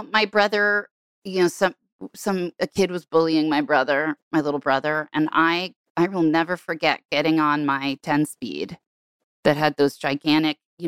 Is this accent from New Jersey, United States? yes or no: yes; New Jersey, United States; Because I was from New Jersey.